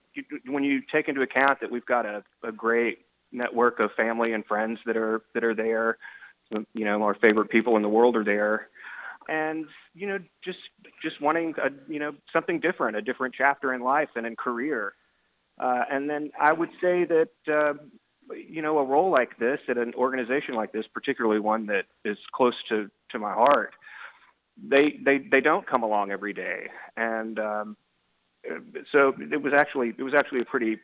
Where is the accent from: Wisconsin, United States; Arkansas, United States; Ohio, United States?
Arkansas, United States; Little Rock; This is my hometown. I grew up in Little Rock.